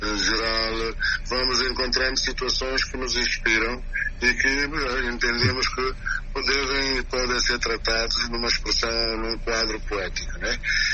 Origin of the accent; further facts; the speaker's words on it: Bolama, Guinea-Bissau; aniversário da minha cidade natal, que é Bulama, né?